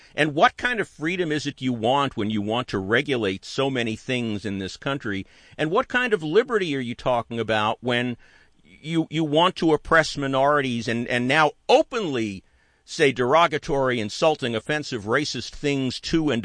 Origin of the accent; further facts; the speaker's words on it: New York, United States; I grew up in New York, and I didn't move here until I was about 26 years old.